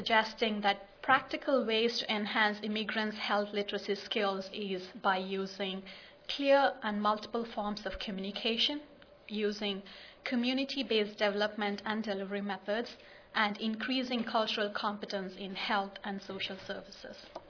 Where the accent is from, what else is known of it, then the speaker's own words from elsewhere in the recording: New York, United States; I come from Nassau County in Long Island, which according to 2000 census shows that it has a population of 1.3 million people.